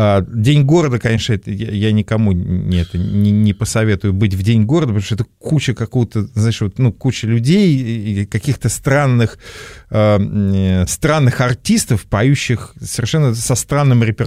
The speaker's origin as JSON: {"language": "Russian", "region": "Krasnodar Krai", "country": "Russia", "tie": "born or raised there", "said": "Кубань я все детство провел на Кубани"}